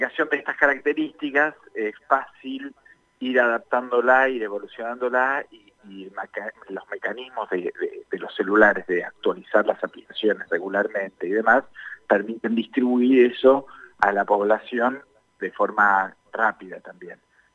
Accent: Argentina

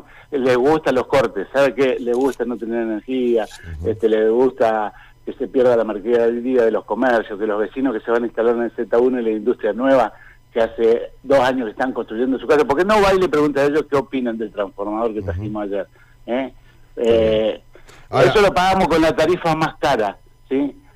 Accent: Neuquén, Argentina; Yo soy nací en Neuquén, no vengo de Tralcol y de Winky.

